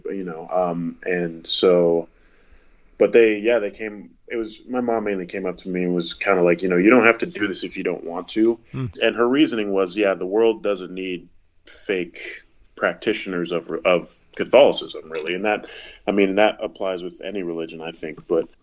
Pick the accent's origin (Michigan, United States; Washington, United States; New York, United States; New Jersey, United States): Washington, United States; Everett; born there; Okay, so I was born on October 15th, 1998 in Everett, Washington, and my parents are still together.